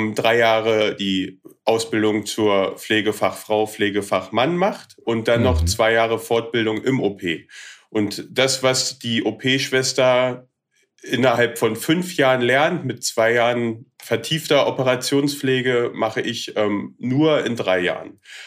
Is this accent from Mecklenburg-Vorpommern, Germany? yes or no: no; Genthin, Saxony-Anhalt, Germany; gerade 28 Jahre alt geworden, komme ursprünglich aus einer, ich nenne es mal, Kleinstadt namens Gentin, bin dort aufgewachsen und lebe derzeit in der Nähe von Magdeburg.